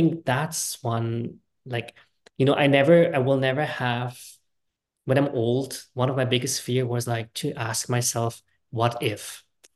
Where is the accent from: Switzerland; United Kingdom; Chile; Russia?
Switzerland; now in Los Angeles, United States; And then I grew up in Switzerland where everything is like secure